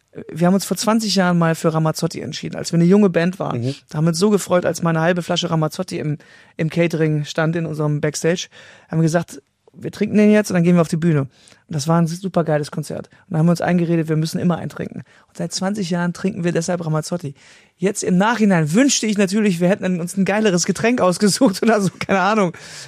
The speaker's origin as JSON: {"language": "German", "region": "North Rhine-Westphalia", "country": "Germany", "tie": "born or raised there", "said": "Ich bin ja im Rheinland groß geworden, im Niederrhein, und da gehört Karneval sowieso dazu."}